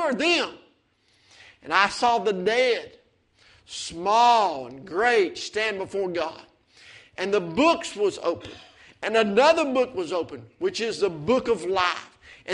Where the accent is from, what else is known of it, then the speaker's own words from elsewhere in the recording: Andrews, North Carolina, United States; born there; And it says, in Andrews, North Carolina, on March the 3rd, 1965 … was born